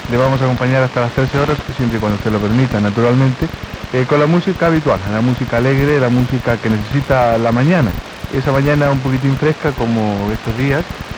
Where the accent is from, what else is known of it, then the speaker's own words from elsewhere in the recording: Spain; He pagado todos mis impuestos como buen ciudadano español.